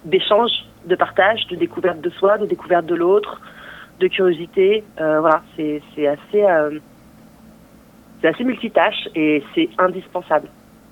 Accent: Bordeaux, Nouvelle-Aquitaine, France; on est originaire de Bordeaux

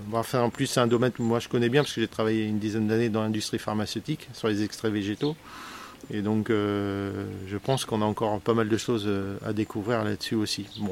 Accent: Centre-Val de Loire, France; on est issu de la Beauce, hein, c'est plat, c'est des champs

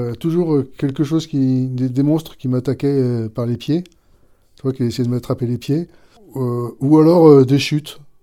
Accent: Paris, Île-de-France, France; j'ai grandi dans le 5e arrondissement. L'essentiellement de mes souvenirs d'enfance, c'était dans ce quartier-là, jusqu'à l'âge de 10 ans. Et après, c'était Place Cambronne, dans le 15e arrondissement.

